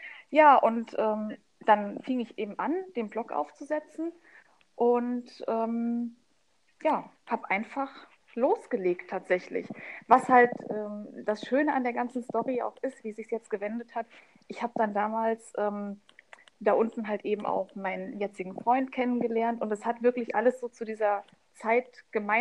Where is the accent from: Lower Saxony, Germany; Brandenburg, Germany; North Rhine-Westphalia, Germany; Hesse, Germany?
Hesse, Germany; also born or lived in Berlin; Job in der Hand, also eigentlich völlig Gaga in der Birne, aber gut, so war es halt. Und jetzt auch nicht gerade in die nächste Provinz, sondern nach Hessen, in meine